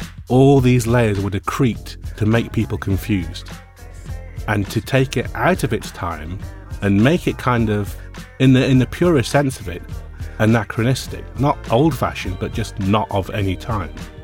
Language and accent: English; England, United Kingdom; also born or lived in India; even though I was born in India, I was raised in England because my parents were doctors and I come from a middle-class Asian background. We were raised in mainly white areas.